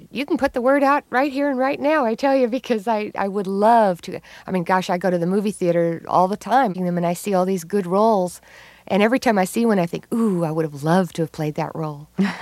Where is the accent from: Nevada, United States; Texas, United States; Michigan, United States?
Texas, United States; Because I grew up in Texas, and I have this great desire to have put down roots, you know.